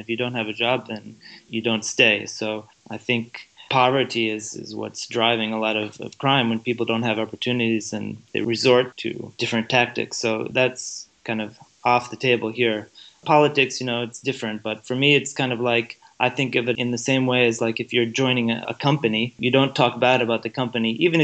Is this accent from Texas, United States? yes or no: no; Michigan, United States; now in United Arab Emirates; I grew up in Michigan, quite close to the Canadian border, but the other side of Canada